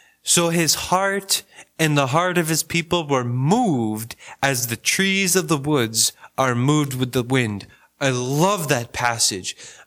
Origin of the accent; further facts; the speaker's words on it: Rhode Island, United States; Where I grew up in Rhode Island as a kid, there was this patch of woods next to our property that was owned by family